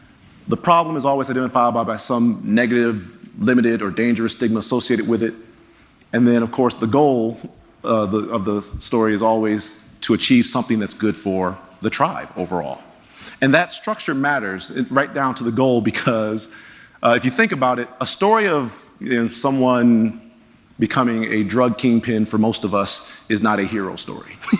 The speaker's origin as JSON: {"language": "English", "town": "Pontiac", "region": "Michigan", "country": "United States", "said": "I'm from Pontiac, my father wasn't in the house, community was dangerous"}